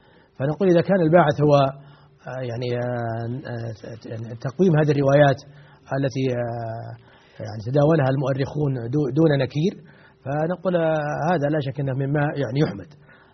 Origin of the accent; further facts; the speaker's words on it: Saudi Arabia; هنا عندنا في السعودية